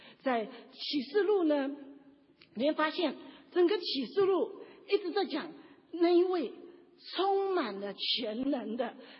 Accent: China; now in United States; 我们在美国怎么生存啊？这个在美国生存都是要推荐自己，我最行。好，他们跟我们中国人是不一样的哈

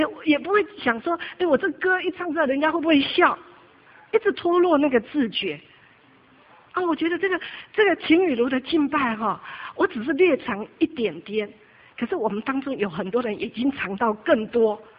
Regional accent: China; 我好像更多的看见我们中国人真的是5000年悠久历史文化

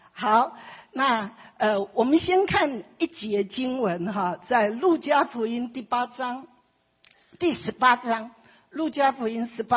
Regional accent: China; 所以如果我们中国人会觉得老成持重蛮好的，对不对？

